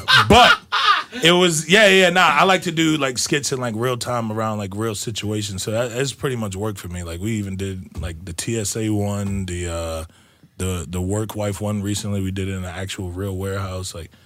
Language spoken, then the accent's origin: English; Georgia, United States; Nah, I genuinely, I'm from the South, bro. I'm from, you know.